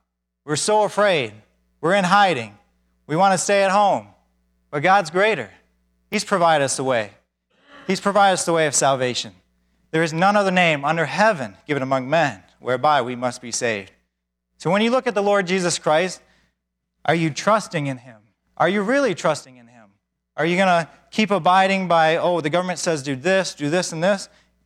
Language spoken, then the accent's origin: English; Michigan, United States; When we're in Michigan, we're from Michigan, and we have the snow piles, or we have a foot of snow